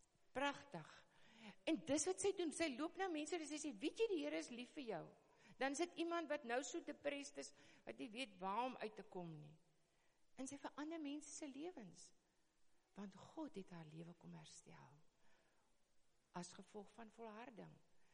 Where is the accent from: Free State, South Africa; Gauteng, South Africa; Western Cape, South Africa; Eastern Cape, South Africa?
Western Cape, South Africa; Worcester; now in Kleinmond, South Africa; Toe ons besluit het om Kleinmond toe te trek van Woester, en weet, ek is gebore en getoe in Woester.